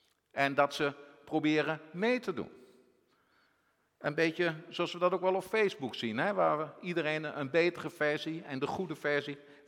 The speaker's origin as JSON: {"language": "Dutch", "town": "Winterswijk", "region": "Gelderland", "country": "Netherlands", "said": "Ik kom uit Winterswijk. Ik ben getrouwd met Elspeth, die komt uit Gossel en de vergadering van Warrensveld."}